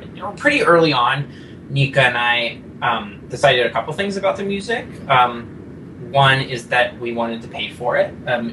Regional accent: Seattle, Washington, United States; moved away as an adult; I'm from Seattle. I lived there until I was about 29. I have six brothers and sisters who all live there.

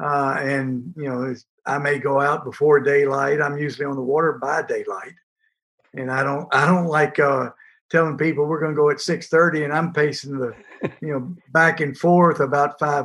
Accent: Port Arthur, Texas, United States; I grew up in Port Arthur, Texas, right there on the water.

